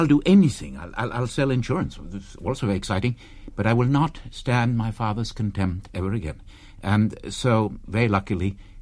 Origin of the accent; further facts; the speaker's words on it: Paris, Île-de-France, France; I was born in Paris, brought up in French school system.